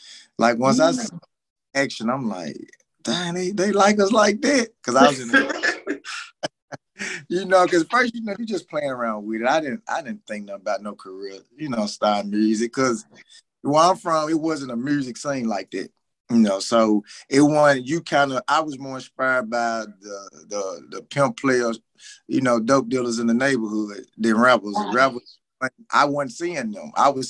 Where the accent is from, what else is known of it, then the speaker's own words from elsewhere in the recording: Memphis, Tennessee, United States; I'm from Memphis, Tennessee. North Memphis to be exact.